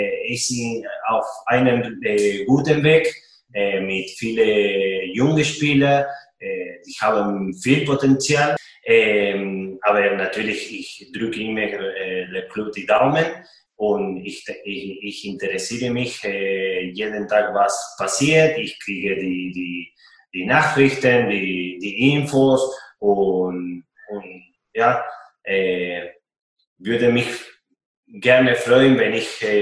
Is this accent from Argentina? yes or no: yes; Argentina; German is a second language; now in Nürnberg, Germany; man als Argentinier einen Fanblock zu haben in Deutschland, in Nürnberg, das macht mich richtig stolz